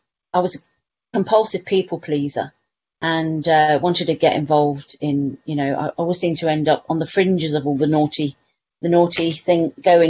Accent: Guernsey; I was born and bred in Guernsey, which is a little island closer to France than the UK, but we are part of the United Kingdom. We have about 65,000 people here

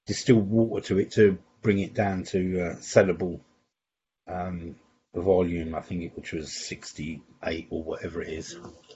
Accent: Glasgow, Scotland, United Kingdom; born there; I come from a Scottish background. I was born in Glasgow, and whiskey for us was a norm.

